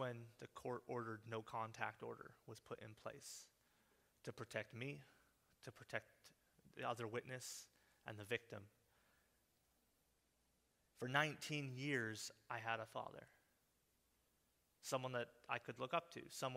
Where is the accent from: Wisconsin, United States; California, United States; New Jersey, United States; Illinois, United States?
New Jersey, United States; Trenton; We're originally from Trenton